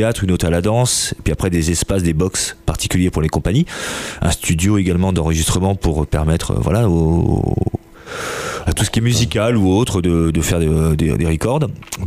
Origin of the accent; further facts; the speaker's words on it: Bourges, Centre-Val de Loire, France; je viens de Bourges, en fait.